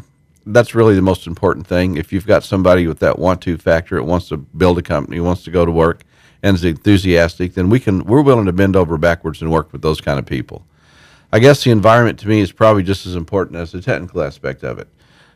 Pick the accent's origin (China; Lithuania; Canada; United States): United States; Texas; also born or lived in California; being I was raised in Texas originally on a cattle ranch. I spent 10 years active duty in the Air Force, but recently from California.